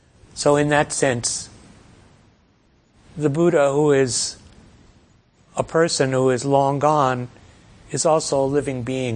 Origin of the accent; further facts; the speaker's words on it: Great Neck, New York, United States; also as a teenager, I saw Dr. King and his associate, Ralph Abernathy, at a synagogue in Great Neck, my hometown.